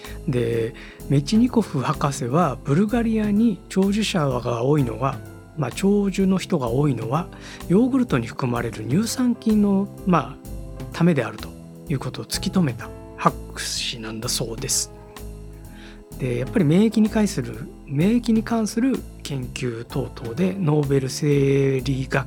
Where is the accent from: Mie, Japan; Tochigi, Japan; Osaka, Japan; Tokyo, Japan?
Osaka, Japan; 大阪も僕関西出身なんですけど、関西というか大阪府出身なんですけど